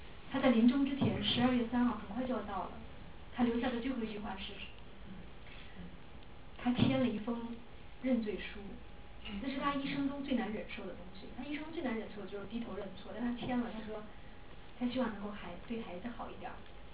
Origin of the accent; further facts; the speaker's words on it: China; 我才开始为我是一个中国人感到骄傲。